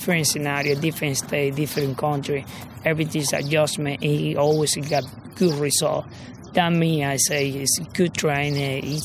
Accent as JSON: {"language": "English", "town": "Maracaibo", "region": "Zulia", "country": "Venezuela", "said": "And we came from Venezuela, a little city they call Maracaibo."}